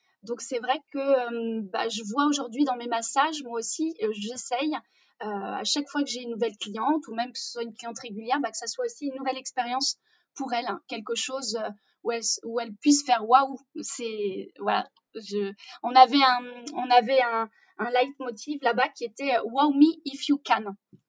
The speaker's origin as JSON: {"language": "French", "region": "Grand Est", "country": "France", "said": "Alors moi je suis champenoise, d'où mon goût pour le champagne, hein. Voilà, donc je viens de la région du Champagne."}